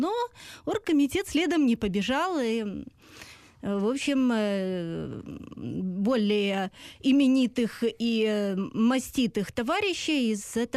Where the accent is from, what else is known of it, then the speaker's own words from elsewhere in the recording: Crimea, Ukraine; Вот я пишу по-русски, да, и в то же время у меня проукраинская позиция. Я крымчанка